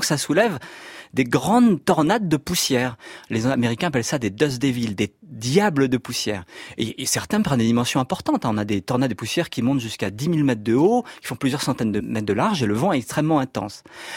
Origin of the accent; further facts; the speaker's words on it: France; chez nous en France.